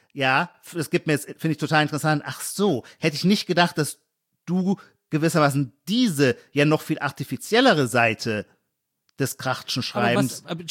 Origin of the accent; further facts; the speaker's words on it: Heidelberg, Baden-Württemberg, Germany; ich bin ja selber Heidelberger